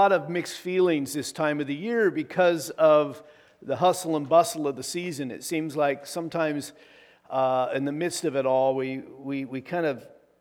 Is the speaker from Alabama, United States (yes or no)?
no; Oregon, United States; growing up in Eastern Oregon, we used to have a live nativity scene.